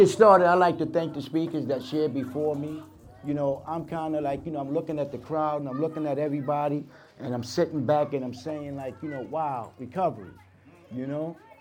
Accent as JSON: {"language": "English", "town": "Brooklyn", "region": "New York", "country": "United States", "tie": "born or raised there", "lives_now": "Pennsylvania, United States", "said": "You know, I grew up in New York City. I'm from Brooklyn, you know. I didn't move to Pennsylvania until I had 9 years clean, right?"}